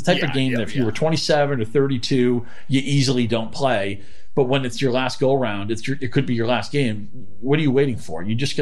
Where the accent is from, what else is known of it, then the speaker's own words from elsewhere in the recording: New England, United States; You know, I grew up in New England